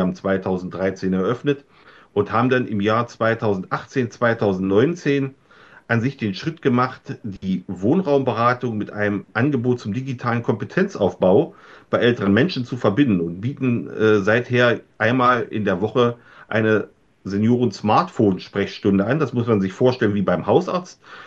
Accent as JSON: {"language": "German", "town": "Wernigerode", "region": "Saxony-Anhalt", "country": "Germany", "tie": "born or raised there", "said": "den Bürgern meiner Heimatstadt Wernigerode zu zeigen"}